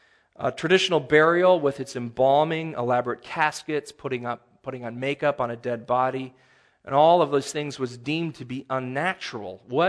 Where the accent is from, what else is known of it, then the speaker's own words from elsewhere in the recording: Monroe, Wisconsin, United States; the funeral home in town where I grew up in Monroe, Wisconsin, I remember this as a kid.